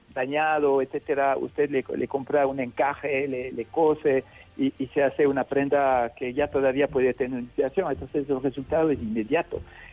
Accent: France; Spanish is a second language; nosotros en Francia, usted sabe, soy francés, hace tiempo que trabajamos este tipo de economía circular.

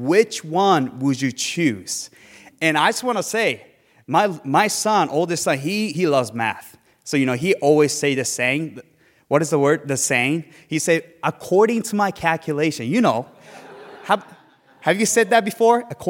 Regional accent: Japan; Before I became a Christian, growing up in Japan, I never heard about the name of Jesus.

